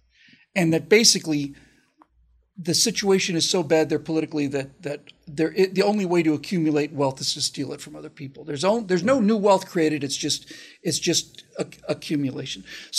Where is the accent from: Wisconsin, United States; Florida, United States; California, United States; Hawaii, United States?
Florida, United States; Miami; I grew up in Miami. I got there in 1971, and the Cuban immigrants were the most conservative people